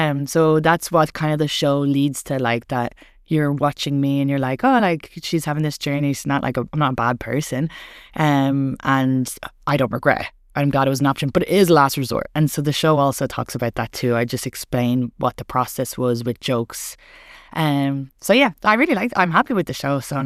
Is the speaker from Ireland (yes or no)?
yes; Ireland; moved away as an adult; now in United States; And I grew up in Ireland where we didn't have it as an option. I moved to the more progressive country, I thought.